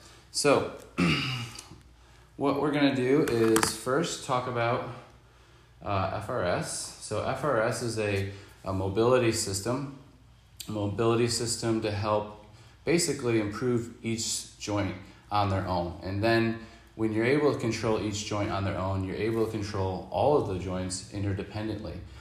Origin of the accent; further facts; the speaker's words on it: Tonawanda, New York, United States; born and raised in Tonawanda, New York. I have three older brothers